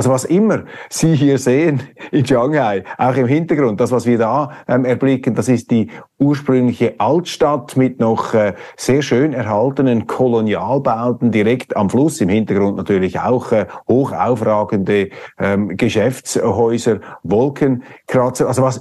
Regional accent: Switzerland; China, für mich als Schweizer, ich unterstreiche das, ist keine Bedrohung für den Westen

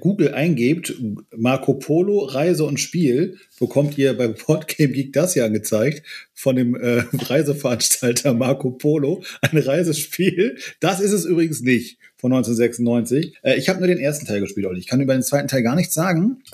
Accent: Bavaria, Germany; Ich als Franke

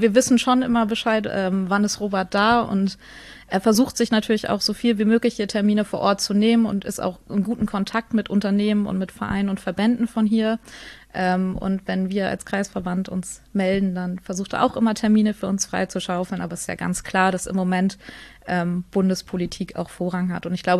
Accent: Neumünster, Schleswig-Holstein, Germany; ich komme aus Neumünster, da war ich sehr engagiert

